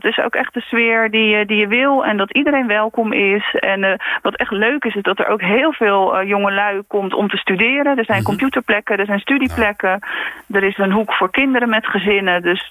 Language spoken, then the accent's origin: Dutch; Krimpen aan den IJssel, South Holland, Netherlands; Ja, ik kom zelf uit Krimpen aan de IJssel.